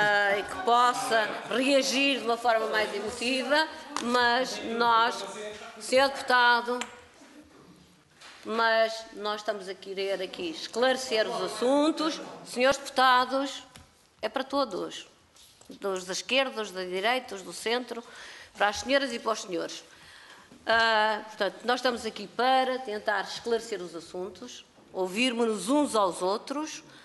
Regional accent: Norte, Portugal; como boa transmontana e frontal que sou

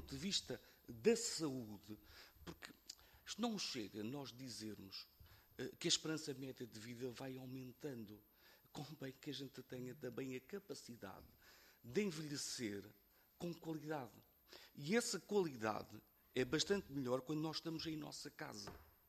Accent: Estarreja, Aveiro, Portugal; Sou de Estarreja, bem perto de Valdecâmara.

